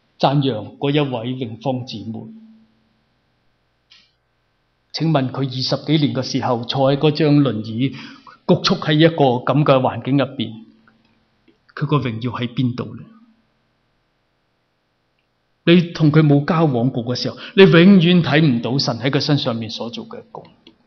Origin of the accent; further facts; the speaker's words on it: China; 我们中国人看重平安这两个字，因为平安二字值千金。